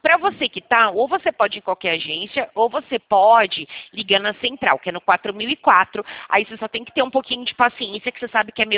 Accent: São Paulo, Brazil; Eu sou de São Paulo.

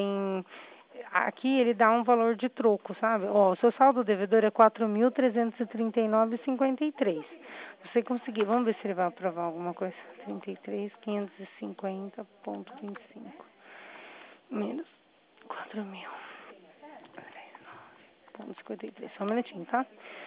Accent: Itatiba, São Paulo, Brazil; eu sou da cidade de Itatiba, sou da Poupa-Crédito de Itatiba, entendeu?

